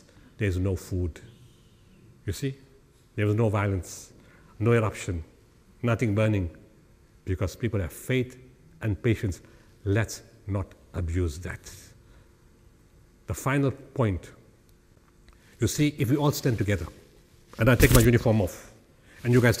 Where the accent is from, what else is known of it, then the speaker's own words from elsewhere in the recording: South Africa; We are South African, all together, standing next to each other.